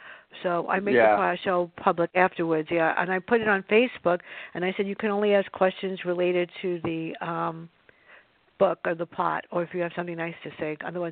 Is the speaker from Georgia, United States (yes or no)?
no; Bronx, New York, United States; And I grew up in the South Bronx, and there were a lot of different kinds of people there.